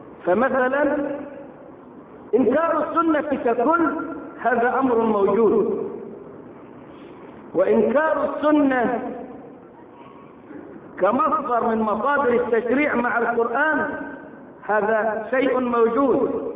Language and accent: Arabic; Egypt; تنشر في بلدنا مصر